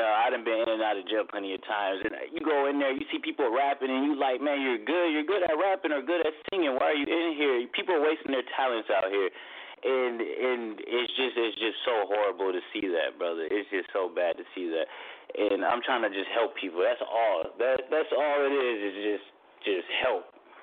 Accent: Minnesota, United States; now in Houston, United States; You know, I'm from Minnesota, but I am in Houston at the moment, probably for the rest of my life, getting this business together.

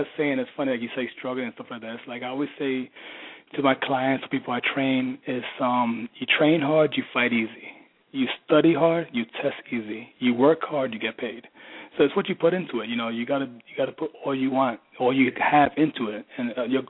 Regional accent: New York, United States; I grew up in the Lower East Side, grew up in a terrible neighborhood.

